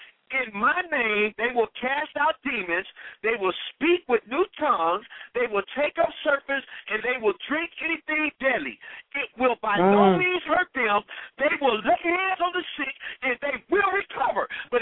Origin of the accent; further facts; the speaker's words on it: Compton, California, United States; I have not always been in I grew up in Compton. And even though my mother had a clean house, we had roaches coming in there